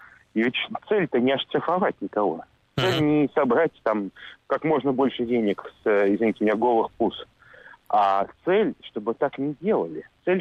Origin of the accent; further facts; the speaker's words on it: Saint Petersburg, Russia; Знаете, я вот вырос в Ленинграде, в Петербурге